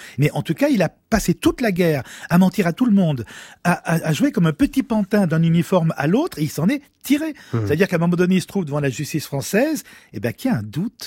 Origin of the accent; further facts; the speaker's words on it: Lyon, Auvergne-Rhône-Alpes, France; puisque nous sommes de Lyon